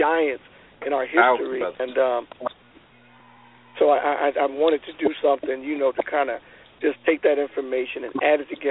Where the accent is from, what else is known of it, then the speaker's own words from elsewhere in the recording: New Jersey, United States; plus my time in New Jersey, you know, and growing up in New Jersey.